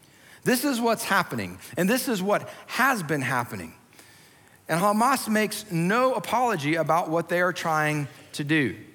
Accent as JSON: {"language": "English", "country": "United States", "said": "And yet, it's part of what we believe as American citizens, that we've been called to do."}